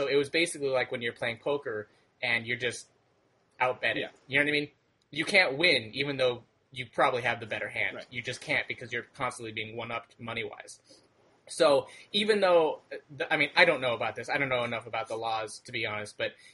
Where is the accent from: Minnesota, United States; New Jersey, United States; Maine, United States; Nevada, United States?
Nevada, United States; Las Vegas; I'm born and raised in Las Vegas.